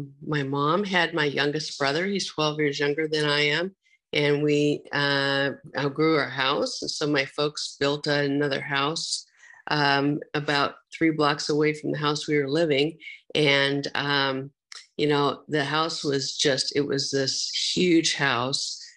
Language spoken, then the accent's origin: English; Seattle, Washington, United States; I grew up in Seattle. My mom's from the Bay Area. My dad was from Seattle area.